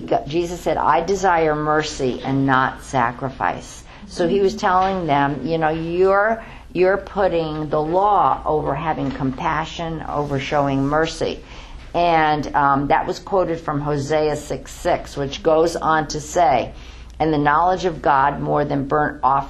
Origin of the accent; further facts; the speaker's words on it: New York City, New York, United States; Now, I'm not from the farm. I'm not from, you know, any place where we grew things. I'm from New York City.